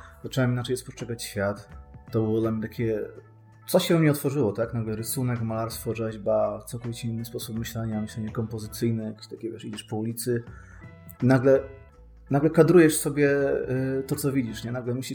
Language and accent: Polish; Sanok, Subcarpathian Voivodeship, Poland; pochodzę z małego miasta na Podkarpaciu, Sanok